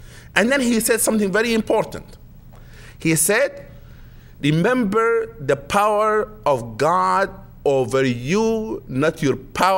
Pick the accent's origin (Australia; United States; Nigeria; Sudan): Sudan; You know, my home country, Sudan.